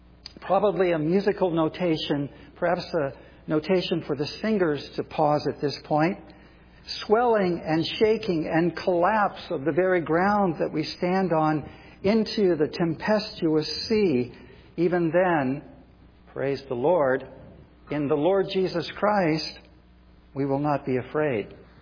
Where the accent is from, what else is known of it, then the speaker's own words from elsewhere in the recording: California, United States; We're from California. Kathy and I know a little bit about earthquakes